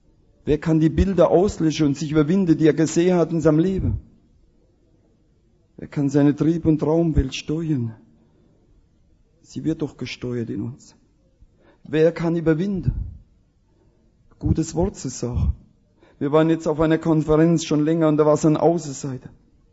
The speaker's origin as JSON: {"language": "German", "region": "Rhineland-Palatinate", "country": "Germany", "said": "wir haben da bei uns in der Pfalz, die Misthaufe sind so im Loch drin"}